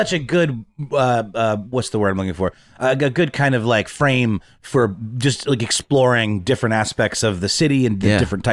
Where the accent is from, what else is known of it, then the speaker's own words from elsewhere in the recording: Augusta, Georgia, United States; It was Augusta, Georgia, my hometown.